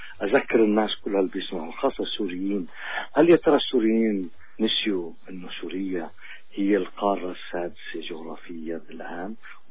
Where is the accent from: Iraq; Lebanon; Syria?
Lebanon; وأنا لبناني وهود اللي عديت لك يوم ما عندنا شيء منه بلبنان